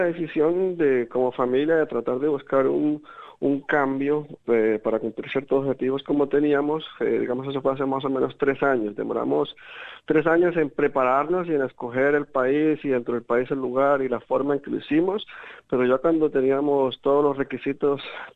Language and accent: Spanish; Colombia; moved away; soy colombiano, ya soy inmigrante reincidente